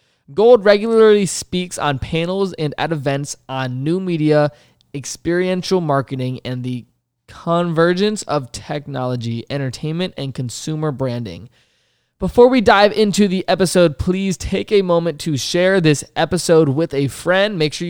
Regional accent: Virginia, United States; I'm from Virginia, so shout out.

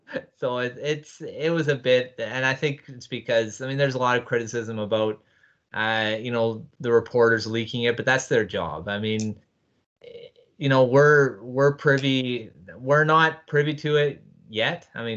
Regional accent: Canada; that's not just because I'm Canadian.

